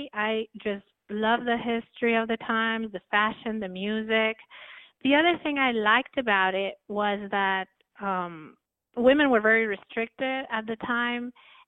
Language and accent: English; Quito, Pichincha, Ecuador; moved away as an adult; now in United States; Well, I was born in Ecuador. I grew up in the capital, which is Quito.